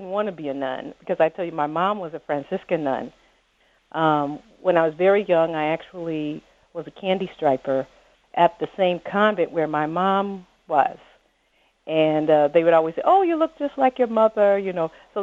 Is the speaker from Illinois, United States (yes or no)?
yes; Springfield, Illinois, United States; moved, back to Illinois, back to my hometown, Springfield, Illinois